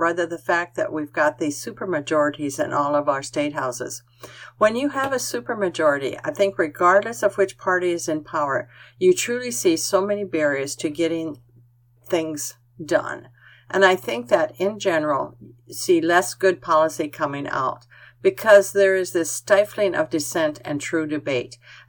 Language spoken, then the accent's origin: English; Sioux City, Iowa, United States; now in Sioux Falls, United States; I do think my worldview has been shaped by experiences I had growing up in Sioux City. And even now, I think it's interesting, and I thought it was very interesting when I first moved to Sioux Falls